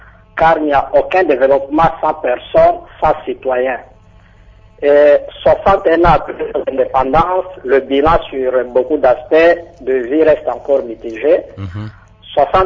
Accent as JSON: {"language": "French", "country": "DR Congo", "said": "Et chez nous, en République démocratique du Congo, il y a même un accès, l'article 47 de la Constitution qui parle de l'accès à une santé décente."}